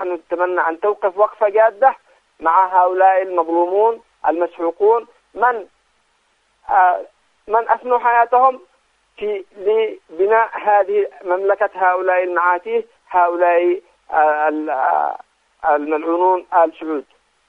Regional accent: Yemen; كل نحن كشعب يمني نرفض هكذا أشياء

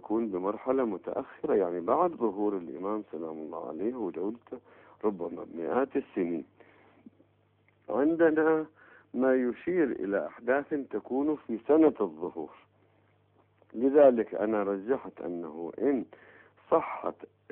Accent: Iraq; عندنا في العراق الروم تأتي للعراق

